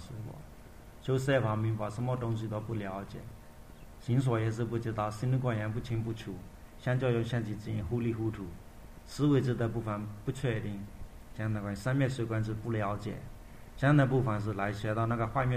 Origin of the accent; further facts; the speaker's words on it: Myanmar; Chinese is a second language; 我们缅甸人的话看自己修的哪一部分